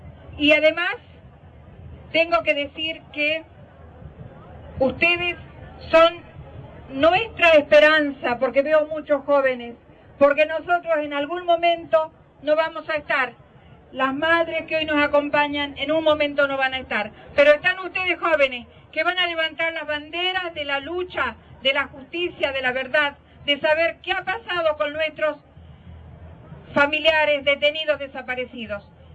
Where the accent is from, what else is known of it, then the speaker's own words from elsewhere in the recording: La Rioja, Argentina; Vengo de La Rioja.